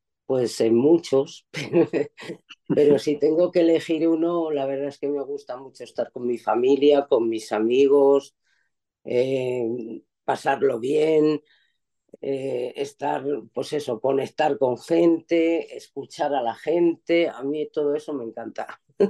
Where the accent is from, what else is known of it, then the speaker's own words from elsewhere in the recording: Asturias, Spain; Yo soy de Asturias, como la mayoría de los que me conocéis sabéis, y entonces, pues bueno, tenía dos caminos, o quedarme en Madrid o volverme a Asturias